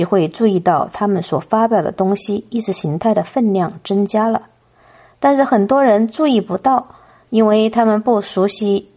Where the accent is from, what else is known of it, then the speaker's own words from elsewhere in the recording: Germany; 尤其是我们作为德国人的责任是铭记历史